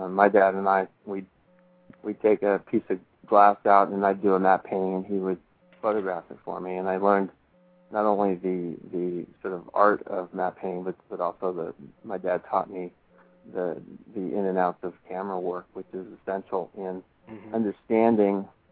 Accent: San Diego, California, United States; where we grew up in the San Diego area

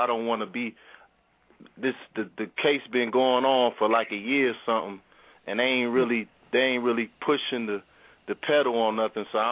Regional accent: Greensboro, North Carolina, United States; That's why I really called his office today, because I'm from Greensboro, but I heard y'all was in Fayetteville

